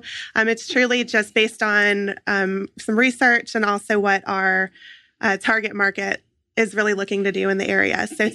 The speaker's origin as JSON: {"language": "English", "town": "Peachtree City", "region": "Georgia", "country": "United States", "tie": "born or raised there", "said": "That's where I grew up in Peachtree City, Georgia."}